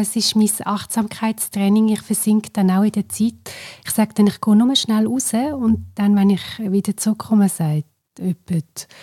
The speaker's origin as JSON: {"language": "German", "region": "Swabia", "country": "Germany", "said": "ich bin ja Schwäbin, also halb Schwäbin."}